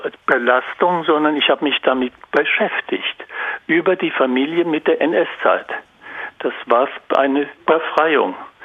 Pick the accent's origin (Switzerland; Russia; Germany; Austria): Austria; Braunau, Upper Austria; Ich bin auch aus Braunau, so wie meine Urgroßmutter, Mutter und Großmutter.